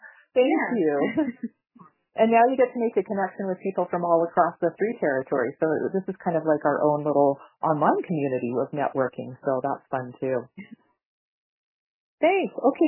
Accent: Vancouver, British Columbia, Canada; I grew up in Vancouver, and there's just something about the ocean.

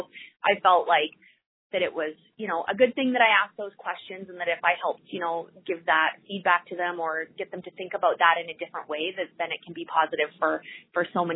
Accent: Whitehorse, Yukon, Canada; and I did learn how to cross-country ski, you know, growing up in Whitehorse and through school recreation.

